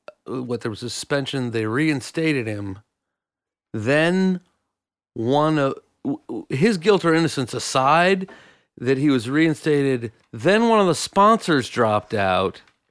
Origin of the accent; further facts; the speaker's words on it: the South, United States; I grew up in the South. Most of my friends were spanked growing up.